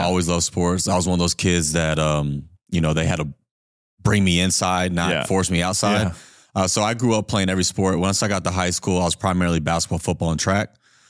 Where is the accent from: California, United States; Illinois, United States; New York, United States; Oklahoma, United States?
Oklahoma, United States; Norman; So I'm from Norman, Oklahoma. That's where the Sooners are. My dad actually played there, so he decided to raise his family there as well. So I grew up there